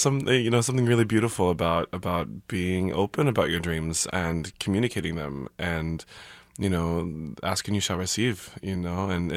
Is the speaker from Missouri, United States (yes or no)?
no; Olathe, Kansas, United States; I love Kansas City, and I grew up in Olathe